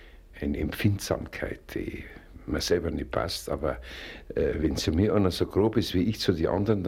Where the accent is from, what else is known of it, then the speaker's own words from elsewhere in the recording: Munich, Bavaria, Germany; Ich halte es für einen Schwachsinn, da eine Mülldeponie, als Münchner eine Mülldeponie anlegen zu wollen.